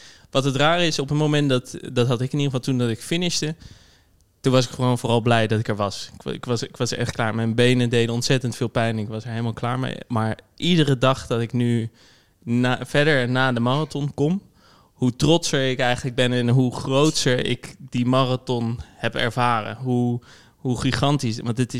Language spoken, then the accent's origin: Dutch; Rotterdam, South Holland, Netherlands; ik kom uit Rotterdam, ben hier opgegroeid. Ik werk nu in Rotterdam.